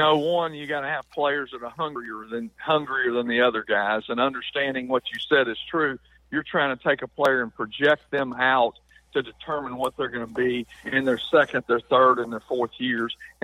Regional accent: Louisiana, United States; Well, I think one of the things that makes it a little bit different, one, I'm from Louisiana. My father and his two brothers played here at Northwestern State.

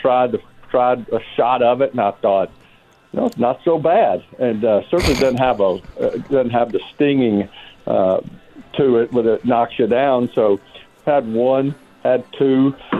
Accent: Nashville, Tennessee, United States; I grew up in Nashville about the same time Joe did, and there weren't many places around here.

